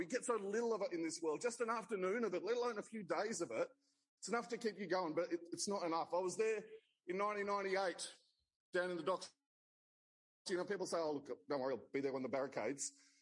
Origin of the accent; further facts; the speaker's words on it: Canberra, Australian Capital Territory, Australia; Even in Australia, even growing up in Canberra, for that matter